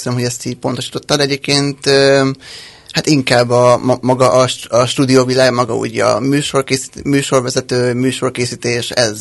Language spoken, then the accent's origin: Hungarian; Budapest, Hungary; born there; és egyébként Budapesten élek, és ott is születtem.